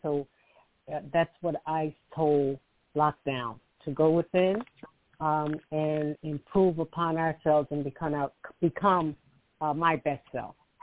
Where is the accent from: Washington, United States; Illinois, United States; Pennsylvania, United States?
Pennsylvania, United States; Philadelphia; I'm from Philadelphia.